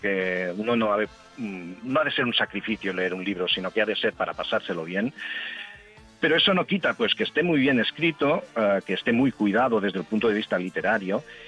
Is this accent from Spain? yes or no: yes; Badalona, Catalonia, Spain; also born or lived in Barcelona; Bueno, Barcelona, nacido en Barcelona, pero he vivido toda mi vida en Badalona, sí.